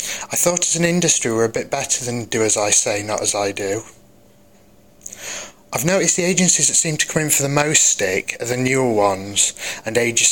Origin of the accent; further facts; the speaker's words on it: Sheffield, Yorkshire and the Humber, United Kingdom; I'm from Sheffield.